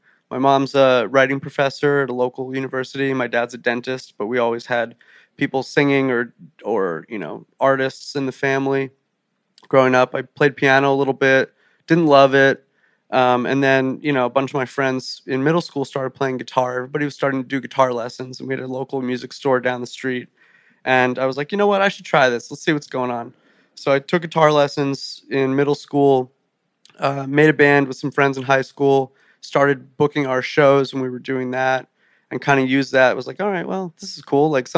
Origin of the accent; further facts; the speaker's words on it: New Jersey, United States; Yeah, yeah. Asbury Park is not too far from where I grew up.